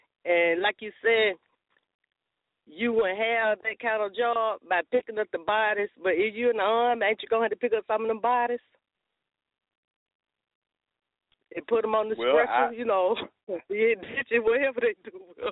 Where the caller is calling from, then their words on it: Georgia, United States; Calling from Georgia.